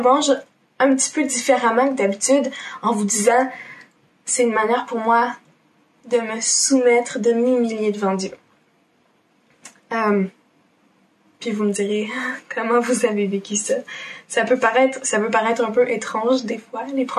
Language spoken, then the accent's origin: French; Quebec, Canada; en tant que Québécois, ça ressemble à quoi une louange québécoise?